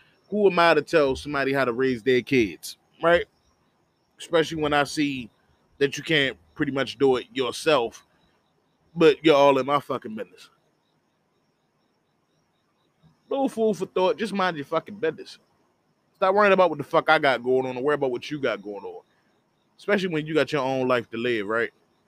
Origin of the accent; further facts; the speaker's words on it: Baltimore, Maryland, United States; Why would I change it now if I live 33 years and I'm from Baltimore?